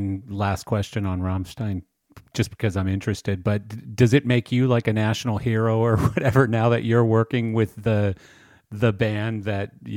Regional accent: Canada; You know, I'm Canadian, so I guess it'd be similar to, I don't know … or something in Canada

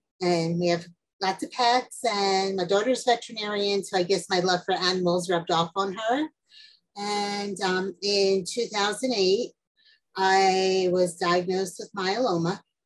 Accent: New Jersey, United States; I was born in New Jersey, raised in New Jersey, and still live in New Jersey.

